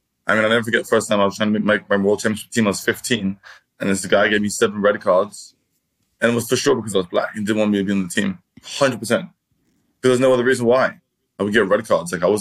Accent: London, United Kingdom; So we just took the tube and I'm from London, so I knew how to get there.

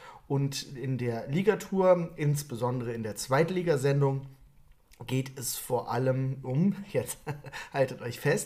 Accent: North Rhine-Westphalia, Germany; so sind wir Rheinländer

